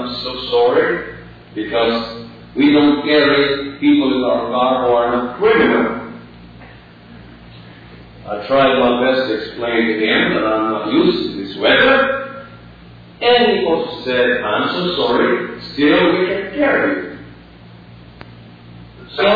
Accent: Philippines; I'm from the Philippines, and our temperature there ranges from 70 to 95.

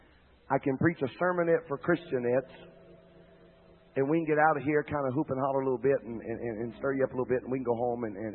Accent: the South, United States; I've been to a few hog callings and a few country fairs. I'm from the South.

